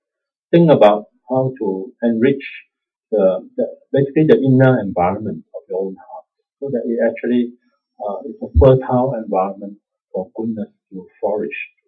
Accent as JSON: {"language": "English", "country": "Singapore", "said": "So this, we're Singaporean, very efficient."}